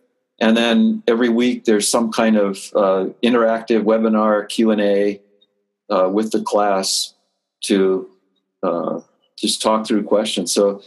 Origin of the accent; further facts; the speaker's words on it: Hawaii, United States; moved away; I grew up in Hawaii. My dad moved, and his family, he moved out there as a little kid with his parents. My grandfather ran the park system on Oahu. And so my family goes back almost 100 years now in Hawaii. I'm the only one that's flown the coop.